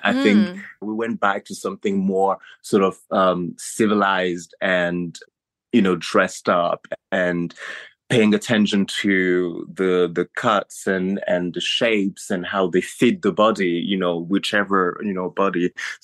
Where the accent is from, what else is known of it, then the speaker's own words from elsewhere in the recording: Paris, Île-de-France, France; also born or lived in Ivory Coast / Morocco / Nigeria / Benin; Yeah, I grew up born in Paris, grew up in France, then Ivory Coast, Morocco, Nigeria, wow. Benin, a bit of Togo. Then I moved to London to study.